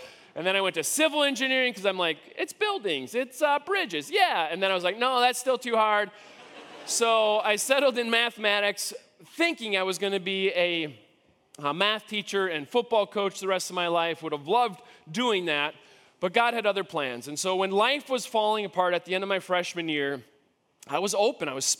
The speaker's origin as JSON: {"language": "English", "town": "Shoreview", "region": "Minnesota", "country": "United States", "tie": "born or raised there", "said": "I was born and raised a Minnesotan in the north suburbs. I was raised in Shoreview, Minnesota, went to Moundsview High School, grew up in the mean streets of the north suburbs."}